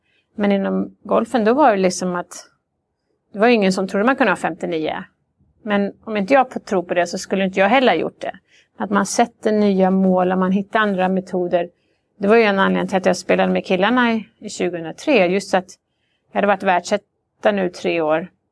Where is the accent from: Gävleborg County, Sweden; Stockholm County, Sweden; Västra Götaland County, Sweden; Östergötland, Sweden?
Västra Götaland County, Sweden; Borås; Jag tränade med killarna, jag växte upp på Borås.